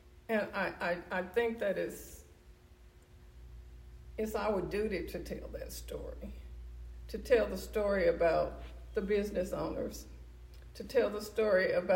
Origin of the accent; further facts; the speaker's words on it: Decatur, United States; Okay, so I grew up in Decatur on Church Street.